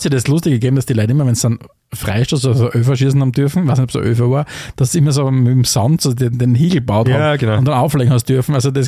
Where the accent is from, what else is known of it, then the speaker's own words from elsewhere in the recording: Austria; Und ich meine, sowohl bei uns in Österreich als auch in Deutschland war das ja wirklich ein Riesending